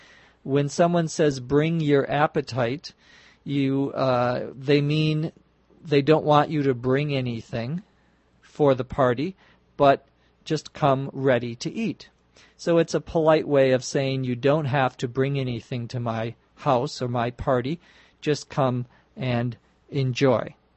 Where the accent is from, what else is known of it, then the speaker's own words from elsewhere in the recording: Los Angeles, California, United States; from Los Angeles.